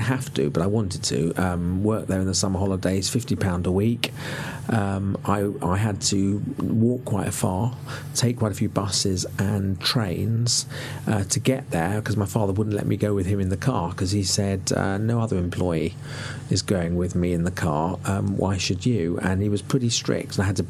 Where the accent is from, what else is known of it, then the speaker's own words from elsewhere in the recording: London, United Kingdom; I was brought up in North London.